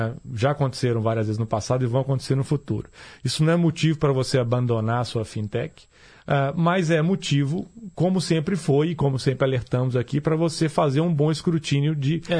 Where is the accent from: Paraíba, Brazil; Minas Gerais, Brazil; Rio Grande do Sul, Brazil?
Minas Gerais, Brazil; Nós somos mineiros